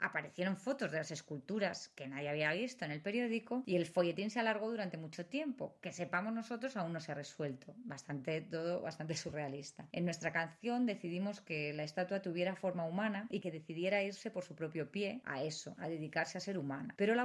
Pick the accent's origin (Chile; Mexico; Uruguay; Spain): Spain; Logroño, La Rioja; somos de Logroño